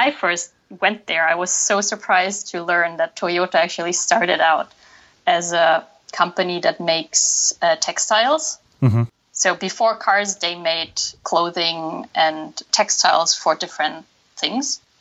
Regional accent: Munich, Bavaria, Germany; moved away as an adult; now in Nagoya, Japan; Yeah, I'm from Germany

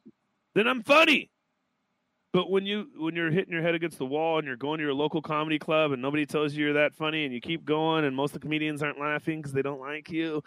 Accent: Seattle, Washington, United States; because I grew up in West Seattle. A lot of people there know me as a kid.

